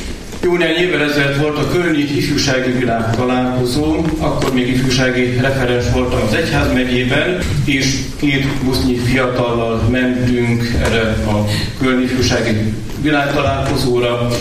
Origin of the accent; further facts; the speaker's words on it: Borsod-Abaúj-Zemplén, Hungary; Magyarországról jöttünk, Magyarországon is egy olyan helyről, ami közel van Szent Erzsébet születési helyéhez, Sárospatakhoz